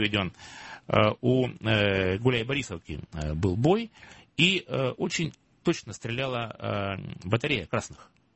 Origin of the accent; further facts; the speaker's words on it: Don, Russia; born or raised there